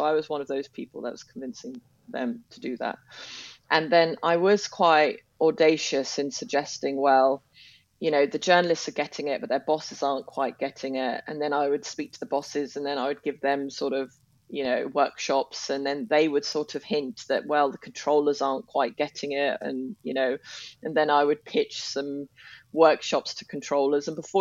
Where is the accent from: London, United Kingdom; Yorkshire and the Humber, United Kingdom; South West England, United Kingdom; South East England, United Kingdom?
London, United Kingdom; And I was from London